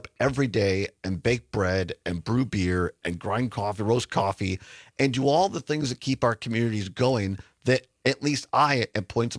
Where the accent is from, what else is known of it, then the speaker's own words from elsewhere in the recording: Richland Center, Wisconsin, United States; I grew up in Richland Center in southwest Wisconsin